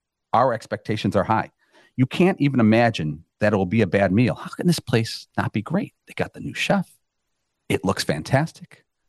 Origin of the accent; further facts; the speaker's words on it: Chicago, Illinois, United States; I grew up on the South Side. Used to go to Aurelios in Homewood.